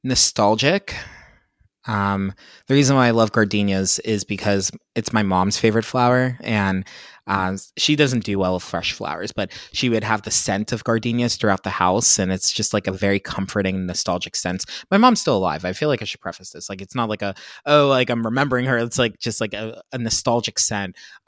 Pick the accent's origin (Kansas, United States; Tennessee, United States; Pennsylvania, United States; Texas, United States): Pennsylvania, United States; I grew up in Pennsylvania.